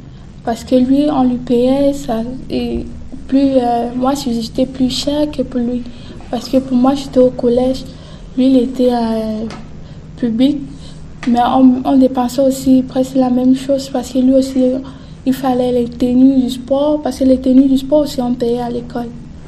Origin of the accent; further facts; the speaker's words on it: Cameroon; now in France; Il y a l'anglais, il y a le français, et il y a ce qu'on appelle au Cameroun le patois, tout. Oui, j'ai mon patois et je parle aussi mon patois. Si on compte ça comme langue, ça va faire 3.